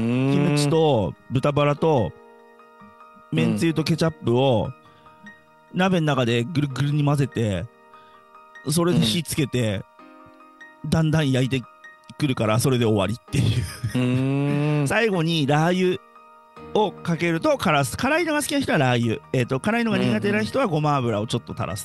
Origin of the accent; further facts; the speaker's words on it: Toda, Saitama, Japan; 鳥羽さん実は俺と同じ埼玉県戸田市出身なんですよ。